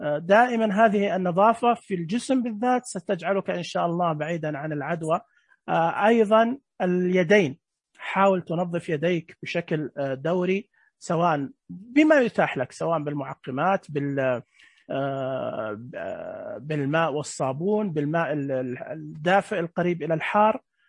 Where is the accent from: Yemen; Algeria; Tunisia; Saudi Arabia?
Saudi Arabia; طبعا إحنا عندنا في السعودية وزارة الصحة 937